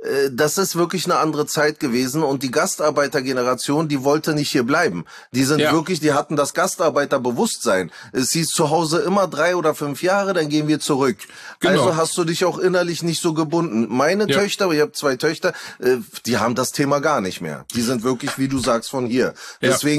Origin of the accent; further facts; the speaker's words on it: Berlin, Germany; born there; Ich bin in Berlin geboren